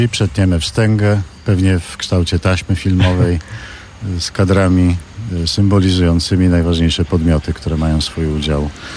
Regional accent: Gdańsk, Pomeranian Voivodeship, Poland; Urodziłem się w Oliwie i tam się wychowywałem, potem we Brzeszczu, w Dolnym Brzeszczu.

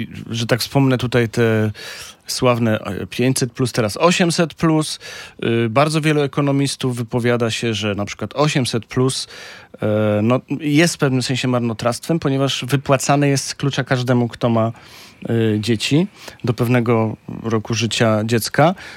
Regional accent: Bytom, Silesian Voivodeship, Poland; Ja jako bytomianin znam ten problem bardzo dobrze.

